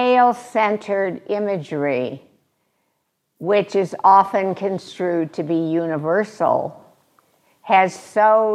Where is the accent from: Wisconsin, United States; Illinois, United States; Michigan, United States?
Illinois, United States; Chicago; That's a picture of the apartment building I grew up in on Bittersweet in Chicago, which ran one block.